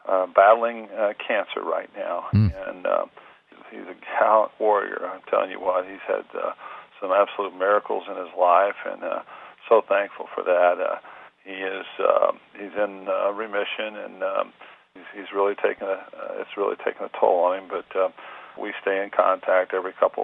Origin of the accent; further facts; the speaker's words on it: New Castle, Indiana, United States; Butch was from Newcastle, my hometown.